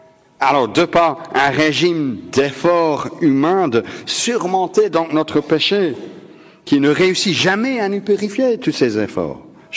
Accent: Belgium; J'ai ma carte d'identité qui dit que je suis belge, bien que cela n'a pas, peut-être pas l'air d'être le cas.

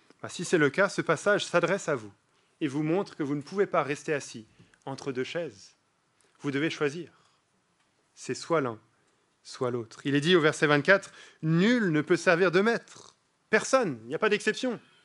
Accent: France; Je soutenais la France, je suis français. J'aime beaucoup la Belgique. J'ai passé beaucoup de temps en Belgique.

